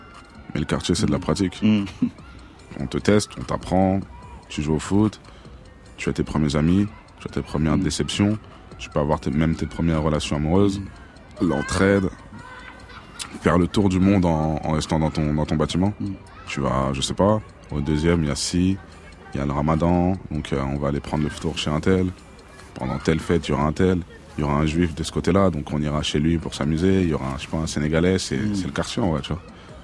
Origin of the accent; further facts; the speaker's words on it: La Courneuve, Île-de-France, France; C'est comme si la ville, c'était notre pays. On est des Courneviens, donc c'est comme si c'était notre nationalité.